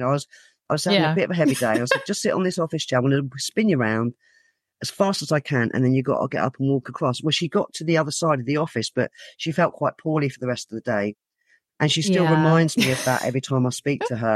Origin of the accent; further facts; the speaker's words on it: South East England, United Kingdom; now in Wirral, United Kingdom; I'm from Hampshire originally.